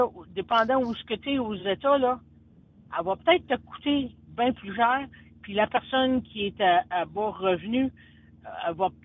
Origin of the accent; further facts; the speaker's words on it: Quebec, Canada; born there; Je suis venue au monde dans le nord du Québec et j'ai pas l'intention de devenir américaine.